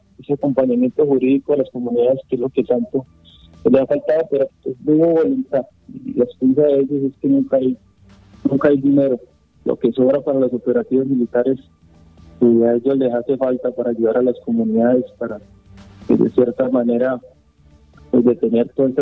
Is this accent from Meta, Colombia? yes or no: yes; Meta, Colombia; yo no soy de Colinas. Yo soy de la vereda, yo soy del Guayabero, concretamente.